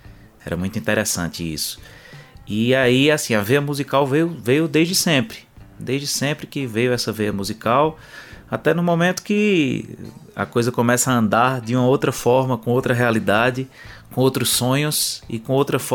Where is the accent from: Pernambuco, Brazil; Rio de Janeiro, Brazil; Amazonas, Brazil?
Pernambuco, Brazil; Caruaru; Então, eu sou da capital do Agreste, da capital do Forró.